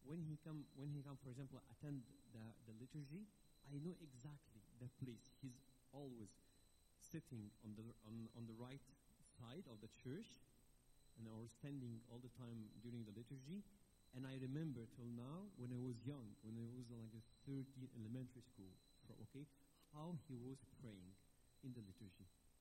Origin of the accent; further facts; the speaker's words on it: Alexandria, Alexandria Governorate, Egypt; I'm from Alexandria, so I'm so proud